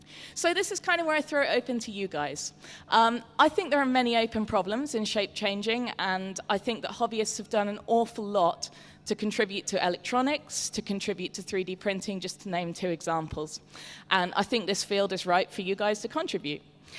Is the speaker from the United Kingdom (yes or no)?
yes; United Kingdom; As a British person, I feel a little bit unsure about this